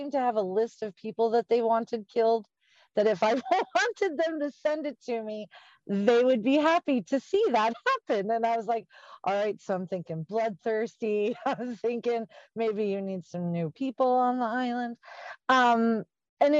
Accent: Pennsylvania, United States; And so I'm from Pennsylvania. So I flew out to California.

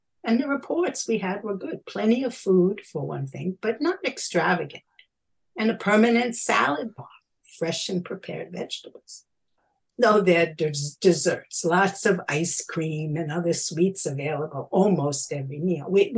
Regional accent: Brooklyn, New York, United States; now in Philadelphia, United States; We grew up in Brooklyn, but I came to Philly with Bill when we married.

